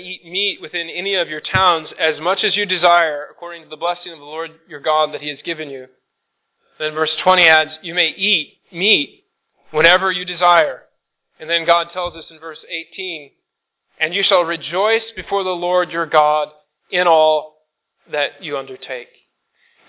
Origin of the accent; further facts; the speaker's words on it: Midwest, United States; accent: Midwestern; But the rest of my Midwestern accent slowly is subsumed within this pressure of living in the East Coast.